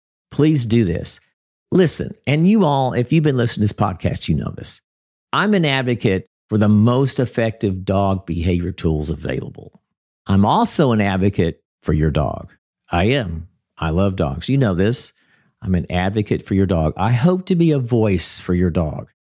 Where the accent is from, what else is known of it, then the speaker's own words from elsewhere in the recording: United States; Now let's talk about my home country, the United States.